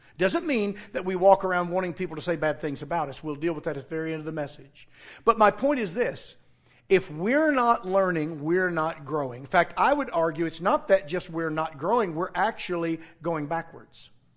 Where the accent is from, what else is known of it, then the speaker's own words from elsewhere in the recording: Arkansas, United States; I grew up in Western Arkansas. We use words that don't exist.